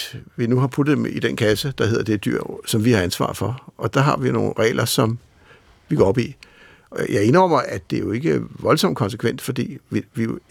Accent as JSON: {"language": "Danish", "region": "Zealand", "country": "Denmark", "tie": "born or raised there", "said": "Jeg voksede op i Sognfri, og der var noget, der hedder Lyngby Åmose."}